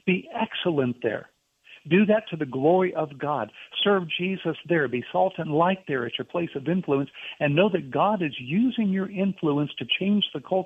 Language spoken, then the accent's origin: English; Houston, Texas, United States; As a kid, I grew up in Houston, where every tree was planted.